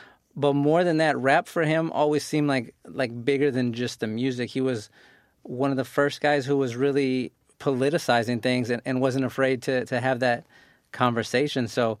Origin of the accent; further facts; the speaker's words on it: Texas, United States; You know, I'm from Texas. I'm from the South, so … is a very important group from where I'm from